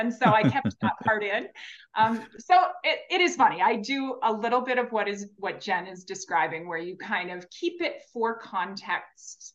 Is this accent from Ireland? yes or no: no; Canada; So I go through and I sort of try to pretend I'm not Canadian as the last second.